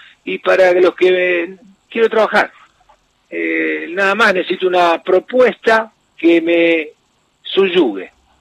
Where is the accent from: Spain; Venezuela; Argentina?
Argentina; ¿Cómo vamos a copiar el modelo alemán si los alemanes son alemanes y nosotros somos argentinos?